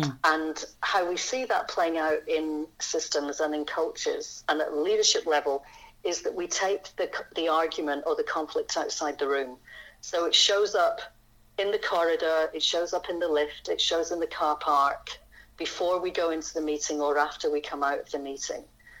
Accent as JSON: {"language": "English", "region": "Scotland", "country": "United Kingdom", "tie": "born or raised there", "said": "Growing up in Scotland, where it's a pretty argumentative culture"}